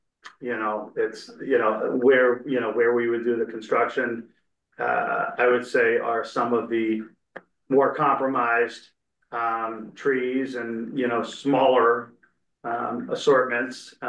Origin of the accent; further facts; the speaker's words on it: Massachusetts, United States; You know, I'm from Mass. And where I live back home, you know, it's we're very respectful.